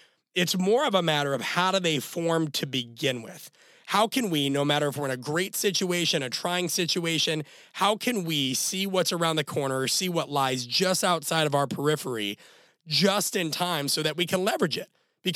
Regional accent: Omaha, Nebraska, United States; And I'm from Omaha, Nebraska. I still very much love the simple things.

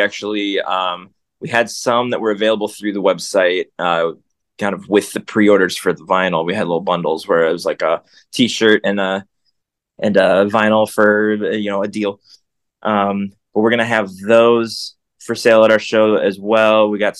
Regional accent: Chicago, Illinois, United States; So we're all from Chicago, born and raised.

